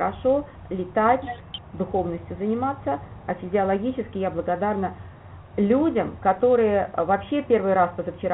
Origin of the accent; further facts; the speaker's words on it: Kyiv, Ukraine; born there; так как я родилась в Киеве